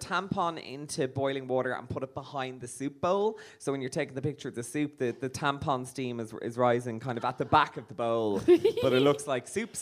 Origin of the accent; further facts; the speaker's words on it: Nutgrove, County Dublin, Ireland; I'm from Nutgrove.